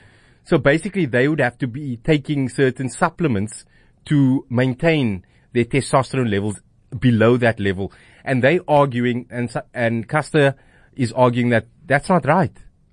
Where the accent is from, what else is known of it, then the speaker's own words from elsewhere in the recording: South Africa; So obviously, being a South African, I hope that's the same outcome.